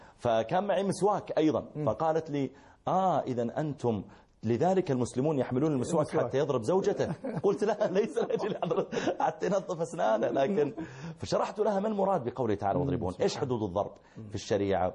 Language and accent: Arabic; Saudi Arabia